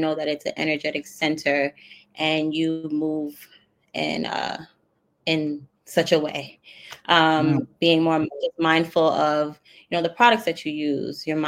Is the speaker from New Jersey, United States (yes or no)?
yes; Teaneck, New Jersey, United States; now in Los Angeles, United States; Okay, so I'm originally from Teaneck, New Jersey. … I have been bi-coastal from New Jersey to LA for the last 5 years.